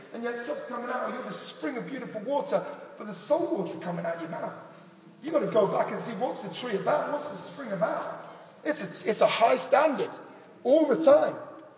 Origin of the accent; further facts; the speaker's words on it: England, United Kingdom; I'm too inhibited. I'm too English. My English nature is just.